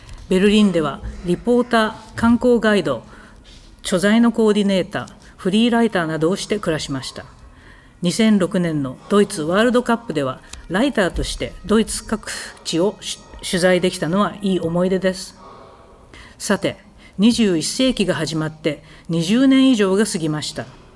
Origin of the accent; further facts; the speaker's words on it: Yokohama, Kanagawa, Japan; born there; moved away as an adult; 僕は1972年に横浜に生まれました。慶応大学を卒業後、1996年にベルリンに来ました。それ以来、11年ほど暮らしました。